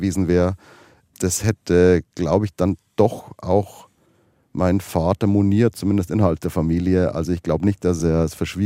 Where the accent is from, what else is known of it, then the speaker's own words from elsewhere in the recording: Bavaria, Germany; ich bin in Bayern aufgewachsen, auf dem katholischen Land.